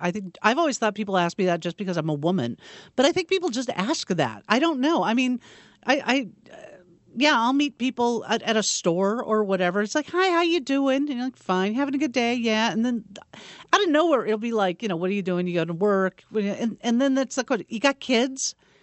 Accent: California, United States; my hometown is weird because it's in Southern California and it's on the beach. And when I grew up, it was very much just a suburban community.

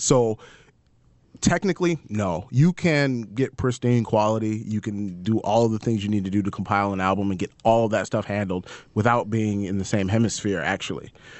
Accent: Saginaw, Michigan, United States; now in Portland, United States; I'm originally from Saginaw.

